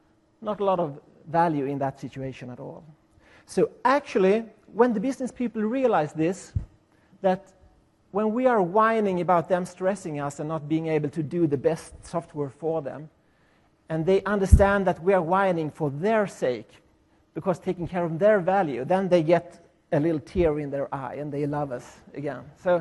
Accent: Sweden; accent: Swedish; English is a second language; Sorry about that. I guess it's my Swedish accent.

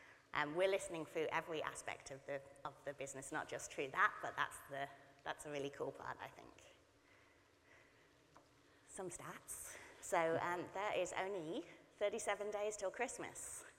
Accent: England, United Kingdom; I don't know if you can tell that I'm originally English.

